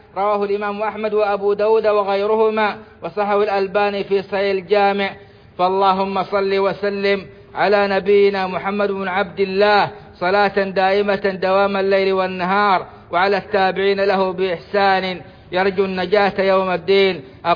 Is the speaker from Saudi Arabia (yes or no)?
yes; Saudi Arabia; اللهم أدم على بلادنا السعودية أمنها وإيمانها وقيادتها والخيرات التي فيها